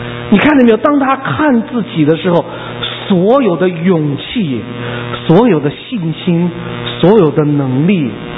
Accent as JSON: {"language": "Chinese", "country": "China", "said": "所以艾瑞克·利德跟我们中国人是非常非常有渊源的。"}